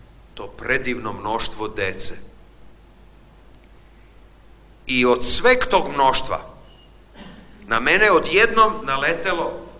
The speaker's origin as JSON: {"language": "Serbian", "country": "Serbia", "lives_now": "United States", "said": "ja sam iz jedne zemlje za koju ne verujem da si čula, iz Srbije, ali živim u Americi."}